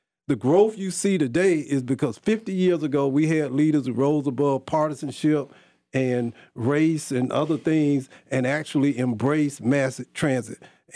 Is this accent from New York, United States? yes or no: no; Athens, Georgia, United States; I've been waiting for that one my entire life. I grew up in Athens.